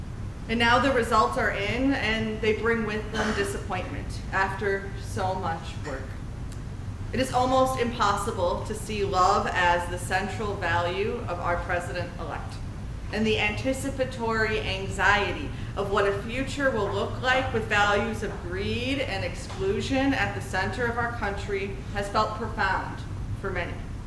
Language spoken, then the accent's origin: English; United States; as a trans person, as a public minister, as an American.